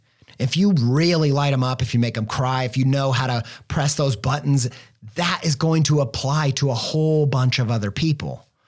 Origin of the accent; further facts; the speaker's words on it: Indiana, United States; now in Ohio, United States; I'm from the Midwest, Indiana boy, now living in Ohio.